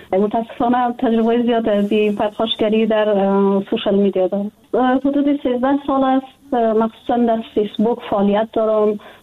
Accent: Afghanistan; ما در افغانستان بزرگ شدیم، تحصیل کردیم، کار کردیم،

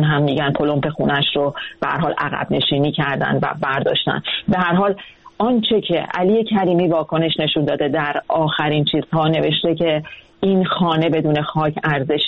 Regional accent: Iran; گفتن از وطنم ایران

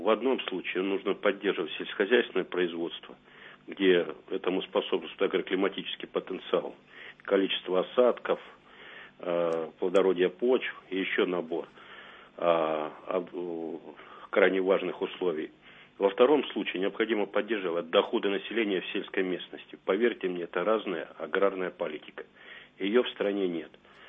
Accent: Novosibirsk Oblast, Russia; born there; Во-первых, я уроженец Маслянинского района.

